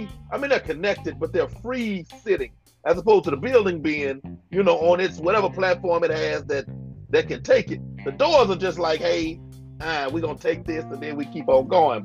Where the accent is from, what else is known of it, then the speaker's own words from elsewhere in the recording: Texas, United States; Now, I'm from Texas. I can't speak, you know, for anywhere else